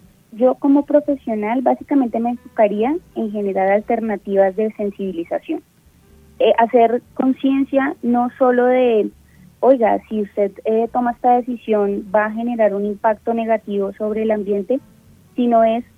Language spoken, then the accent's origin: Spanish; Bogotá, Colombia; yo como bogotana